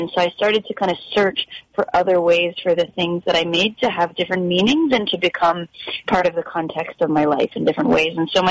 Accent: Florida, United States; I'm from Florida originally

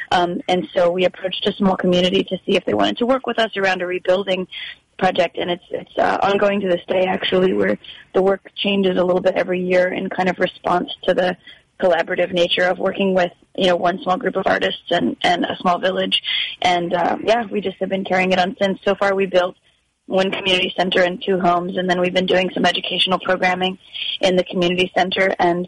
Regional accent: Florida, United States; I'm from Florida originally

